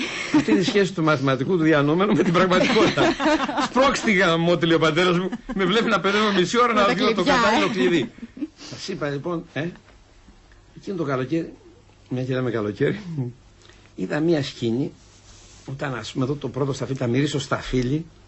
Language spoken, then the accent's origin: Greek; Greece; Εγώ είμαι Έλληνας, ας πούμε, με την αρχαιοελληνική.